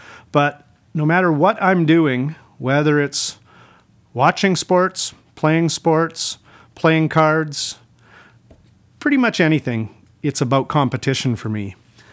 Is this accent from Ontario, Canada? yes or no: no; Campbell River, British Columbia, Canada; I was born and raised in Campbell River. When I grew up there, it was about the same size as Salmon Arm was about 3-4 years ago. I attended a very new small high school there and graduated from a school called Southgate Secondary.